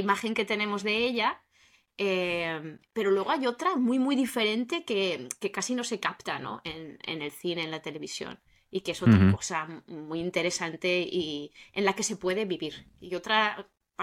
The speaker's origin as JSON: {"language": "Spanish", "region": "Valencian Community", "country": "Spain", "said": "como valenciano, ¿tú qué haces cuando escuchas un pum?"}